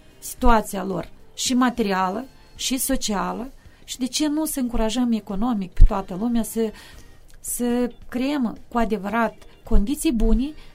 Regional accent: Selemet, Cimișlia District, Moldova; îmi iubesc foarte mult satul meu de Baștină, Selimet, îmi iubesc oamenii de la țară

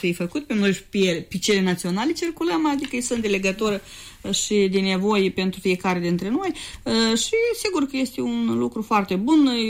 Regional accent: Chișinău, Moldova; noi cei care suntem de la Chișinău, de aproape de Chișinău

